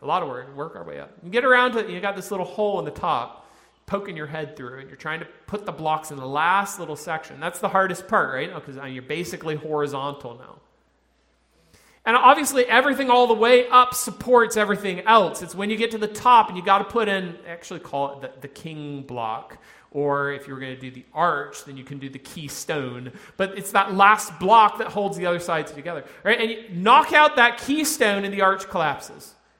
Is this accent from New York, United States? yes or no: no; South Carolina, United States; I grew up in South Carolina, and we would get like this much snow for about 5 minutes every year